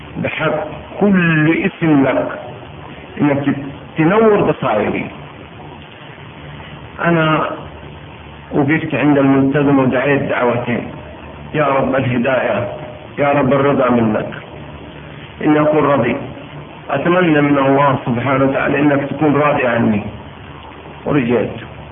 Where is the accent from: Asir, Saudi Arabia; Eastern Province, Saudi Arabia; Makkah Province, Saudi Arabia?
Makkah Province, Saudi Arabia; Mecca; انا ولد مكة وما حجيت، انا ولد مكة وما صمت